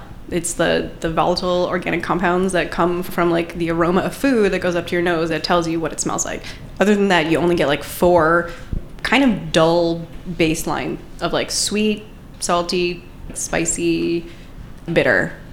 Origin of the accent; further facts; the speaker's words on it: New York, United States; I grew up on Long Island. I would go camping in Montauk every summer.